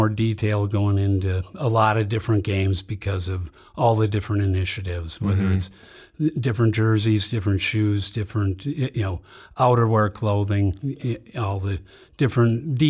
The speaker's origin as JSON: {"language": "English", "town": "St. Paul", "region": "Minnesota", "country": "United States", "tie": "born or raised there", "said": "I grew up in St. Paul. I've never lived more than 2 miles from where I grew up."}